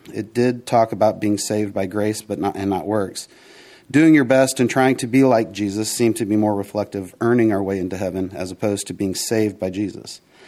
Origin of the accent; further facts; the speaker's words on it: New Haven, Indiana, United States; I grew up in New Haven, Indiana, the youngest of three children. My father was a computer programmer. My mother was a nurse.